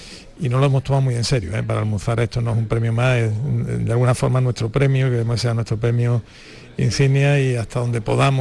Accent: Seville, Andalusia, Spain; Yo como ateneísta, como sevillano, como editor y escritor

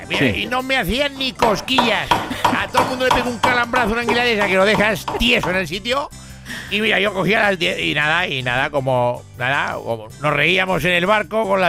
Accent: Bilbao, Basque Country, Spain; ¿Qué papel voy a tener si soy de Bilbao, la hostia?

